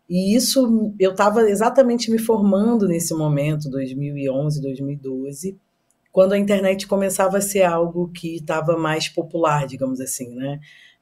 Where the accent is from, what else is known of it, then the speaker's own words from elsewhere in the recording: Rio de Janeiro, Brazil; mas na verdade eu sou carioca. Eu nasci no Rio de Janeiro, eu fui criada no centro da cidade, aqui no Rio. Eu sou filha de um músico e de uma empregada doméstica.